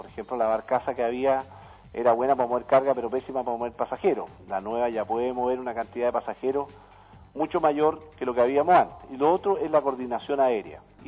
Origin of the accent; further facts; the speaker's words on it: Magallanes, Chile; lo que somos nosotros los magallánicos cuando vamos vía terrestre